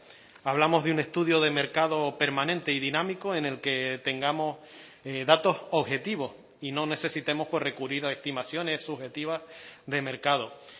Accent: Valle Gran Rey, Canary Islands, Spain; se me venía a la mente pues un ejemplo claro de mi pueblo, en Valle Gran Rey

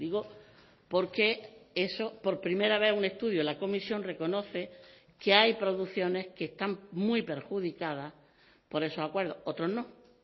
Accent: Granada, Andalusia, Spain; yo soy de Granada, soy andaluza

